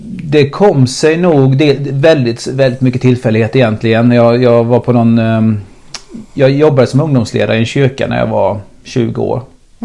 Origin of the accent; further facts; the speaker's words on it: Småland, Sweden; accent: Småland dialect; now in Stockholm, Sweden; Jag har ju bott 20 år i Stockholm, men jag har liksom inte riktigt fått bort, eller jag har inte alls fått bort min småländska, utan den finns ju där som ganska stabil. Så stolt smålänning.